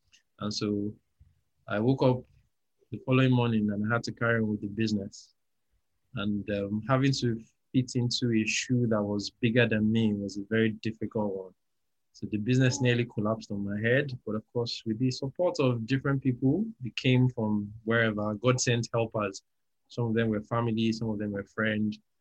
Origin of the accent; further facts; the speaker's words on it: Nigeria; now in Lagos, Nigeria; I'm a Nigerian. I live in Lagos. My parents told me that I was born on the 18th of November.